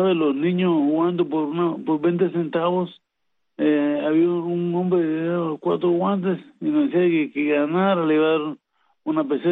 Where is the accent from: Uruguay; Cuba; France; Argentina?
Cuba; Las Mangas, Artemisa; also born or lived in Guanajay; yo nací en el hospital de Guanajay, estoy en la provincia de Artemisa y me crié en Las Mangas, un pequeño pueblo ahí en bueno, más conocido es Quebracha.